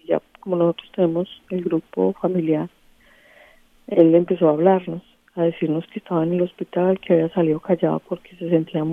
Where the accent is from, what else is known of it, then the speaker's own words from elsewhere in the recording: Medellín, Antioquia, Colombia; moved away; yo hago arepas colombianas, paisas, porque yo soy de Medellín, de Colombia, Medellín. Yo llegué a este país hace 5 años.